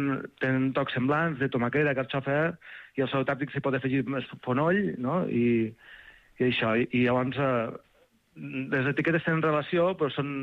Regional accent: Seròs, Catalonia, Spain; Nosaltres som de Cal Blanc, al nostre poble, a Serós.

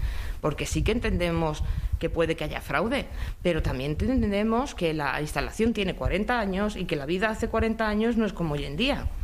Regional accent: Santa Eugènia, Catalonia, Spain; jo soc de Santa Eugènia. Llevo viviendo aquí 18 años

